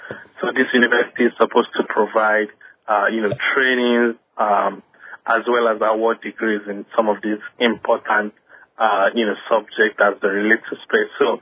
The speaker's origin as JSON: {"language": "English", "country": "Nigeria", "said": "Yes, I'm from Nigeria."}